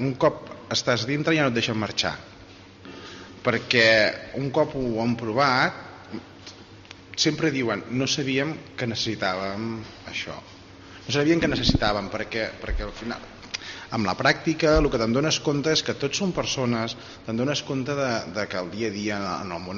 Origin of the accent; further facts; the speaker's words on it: France; Catalan is a second language; jo personalment com a francès